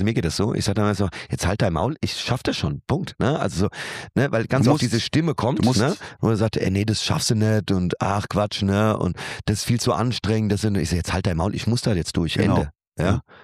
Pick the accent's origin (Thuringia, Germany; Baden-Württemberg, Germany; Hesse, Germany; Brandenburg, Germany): Hesse, Germany; Büdingen; Aber ich bin aufgewachsen in Büdingen oben. Da war das klar, dass mir die Haustür nicht abschließe.